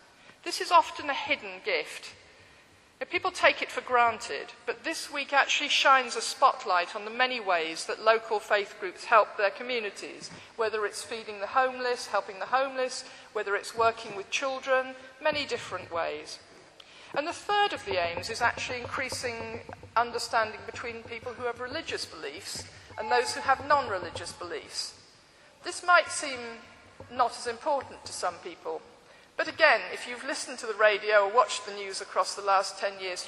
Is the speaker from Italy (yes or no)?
no; York, Yorkshire and the Humber, United Kingdom; If you go to somewhere like Oldham, or where I grew up in York, very few people actually have had this chance.